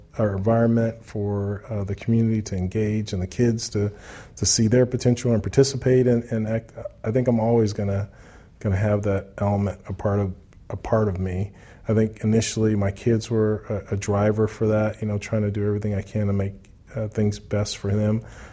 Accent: Los Angeles, California, United States; growing up in South Central LA and being there with the Watts riots, I saw my community just go from being this incredible community to this really struggling community.

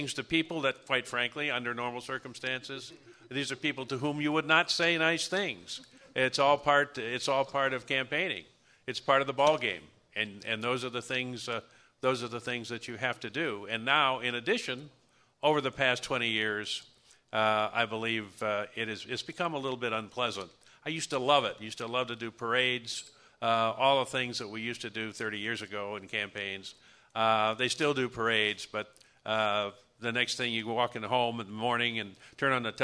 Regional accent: Battle Creek, Michigan, United States; Detroit, Flint, Saginaw, you name it, my hometown of Battle Creek

